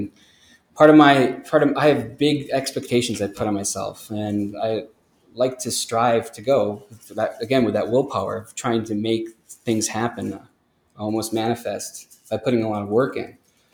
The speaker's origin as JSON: {"language": "English", "region": "Wisconsin", "country": "United States", "tie": "born or raised there", "said": "I'm the oldest of six kids. I grew up in Wisconsin and had a fairly normal, I guess, childhood."}